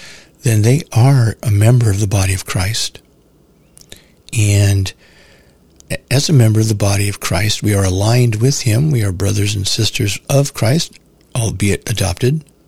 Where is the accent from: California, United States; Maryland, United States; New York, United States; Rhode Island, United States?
California, United States; But I, you know, growing up in California, I knew who he was.